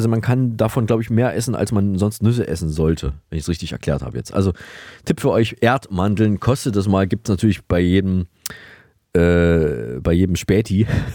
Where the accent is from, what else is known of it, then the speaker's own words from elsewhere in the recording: Saalfeld, Thuringia, Germany; now in Bangkok, Thailand; In Bangkok konkret. Und da schalten wir jetzt doch gleich weiter in die alte Heimat, in meine alte Heimat nach Saalfeld-Saale.